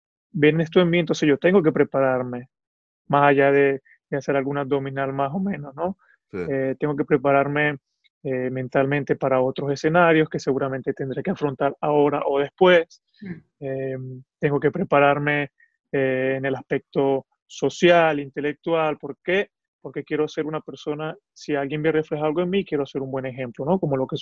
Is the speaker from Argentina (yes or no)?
no; Venezuela; creo que soy actualmente, o me faltará un partido, o ya lo soy, el jugador venezolano que más veces ha llevado la cinta capitán en el brazo